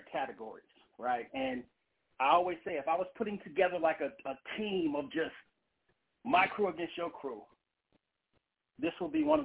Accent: San Jose, California, United States; I'm from San Jose.

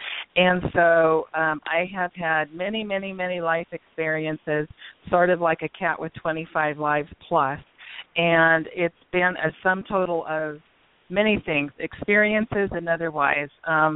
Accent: Washington, United States; And here in Washington State, I returned back to my home state a year and a half ago

